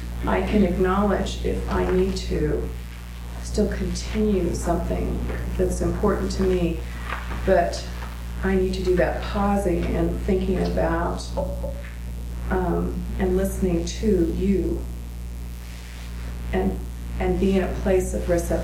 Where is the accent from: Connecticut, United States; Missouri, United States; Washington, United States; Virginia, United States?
Washington, United States; Seattle; I'm from Seattle